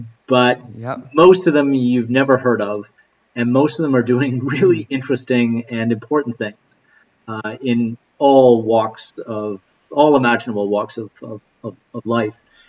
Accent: Canada; as a people, as Canadians, we've really evolved.

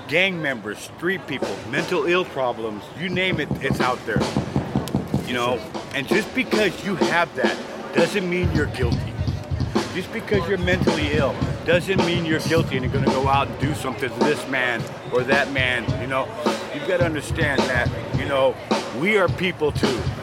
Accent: San Diego, California, United States; And I'm actually from San Diego.

